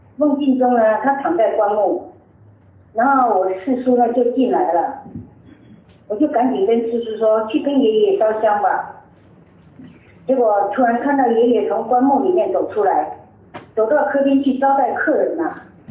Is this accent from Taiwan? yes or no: yes; Taiwan; 我不是，我是台湾人。